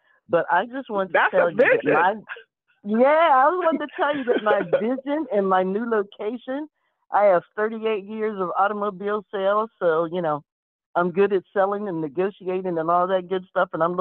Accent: Beaver Falls, Pennsylvania, United States; now in Killeen, United States; I'm from Beaver Falls, Pennsylvania, but I recently relocated to Killeen, Texas with my daughter, and I retired.

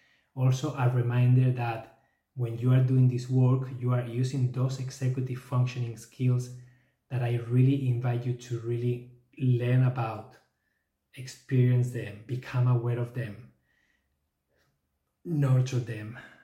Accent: Spain; also born or lived in Canada; yes, I am from Spain. I normally live in Canada for the last 10 years, but I am now in Spain. I'm doing a sabbatical year here in Barcelona

